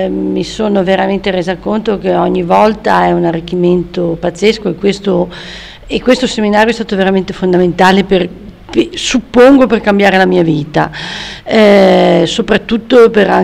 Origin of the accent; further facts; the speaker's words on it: Genoa, Liguria, Italy; vengo da Genova